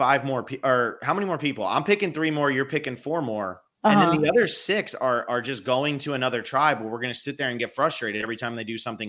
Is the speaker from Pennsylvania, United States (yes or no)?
no; New Jersey, United States; because I mean, I grew up in New Jersey.